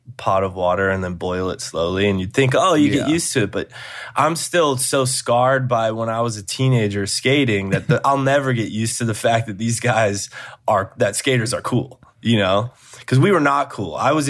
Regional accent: St. Louis, Missouri, United States; So the producer of Mr. Robot, I grew up with in St. Louis.

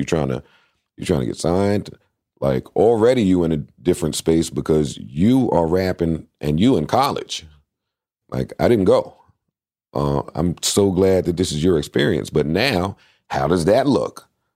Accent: Queens, New York, United States; I was from Queens, so that was important.

